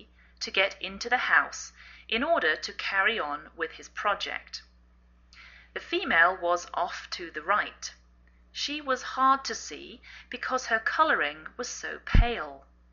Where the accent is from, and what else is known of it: England, United Kingdom; now in United States